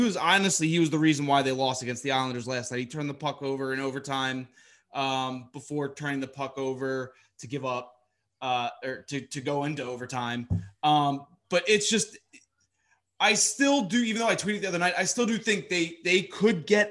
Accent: Philadelphia, Pennsylvania, United States; we're from Philly, right?

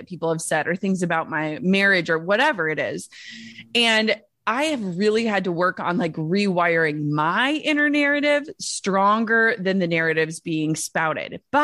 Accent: Minnesota, United States; I'm from Minnesota. Like I want everyone to like me.

